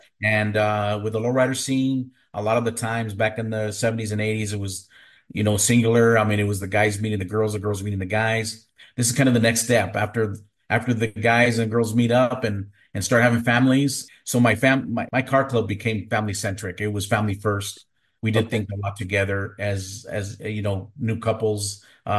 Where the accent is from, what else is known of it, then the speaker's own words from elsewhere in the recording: Superior, Arizona, United States; Every year, we give out toys to families in Mesa, my hometown of Superior, and we also give some toys to an organization in the town of Guadalupe.